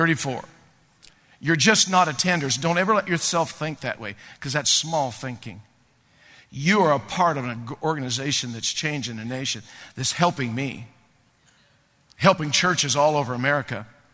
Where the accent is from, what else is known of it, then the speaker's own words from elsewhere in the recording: Hood River, Oregon, United States; When I graduated, I went back to my hometown, Hood River, Oregon